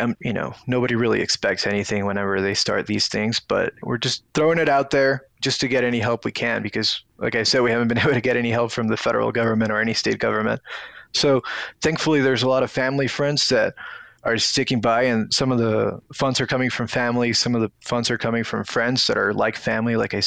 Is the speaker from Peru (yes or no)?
yes; Peru; now in United States; We're immigrants from Peru. We came here back in 2001.